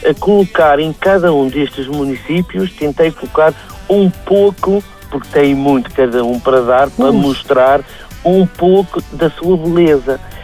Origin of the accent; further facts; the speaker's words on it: Madeira, Portugal; sobretudo da Madeira, de onde eu sou natural.